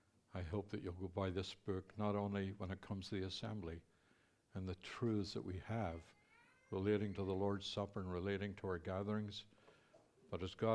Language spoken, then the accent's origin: English; Ireland; I'm Irish. I see funny things first.